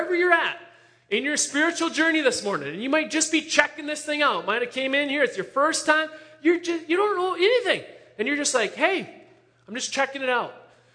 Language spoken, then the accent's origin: English; Shoreview, Minnesota, United States; I grew up in Shoreview, Minnesota. Went to Moundsview High School. Mustangs forever.